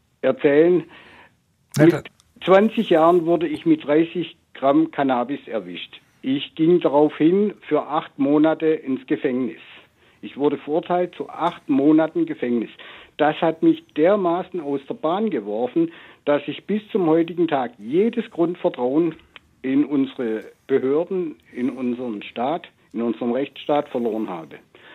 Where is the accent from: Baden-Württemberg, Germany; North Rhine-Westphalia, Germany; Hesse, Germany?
Baden-Württemberg, Germany; Also ich komme aus dem Schwabenland, dem eher etwas konservativen Ländle hier.